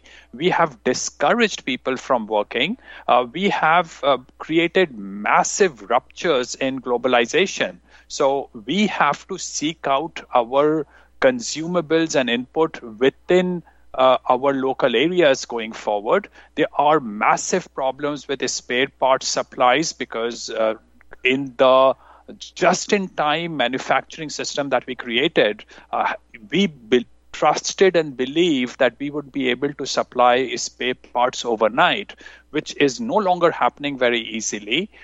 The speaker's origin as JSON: {"language": "English", "country": "India", "tie": "born or raised there", "said": "when I was growing up in India"}